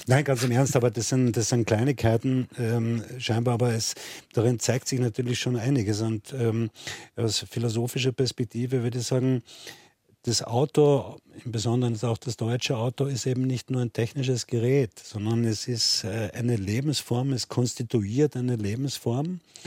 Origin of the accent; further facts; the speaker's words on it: Austria; ja, als Österreicher mit einem ganzen Haufen deutscher Touristen